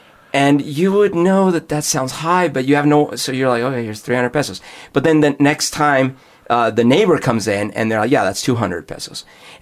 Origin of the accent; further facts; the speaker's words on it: Bogotá, Bogotá Capital District, Colombia; When I was growing up in Bogota